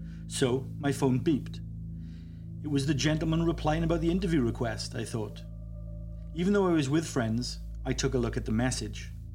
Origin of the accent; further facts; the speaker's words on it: Wales, United Kingdom; New Church is a very small rural village in Mid Wales, my home country.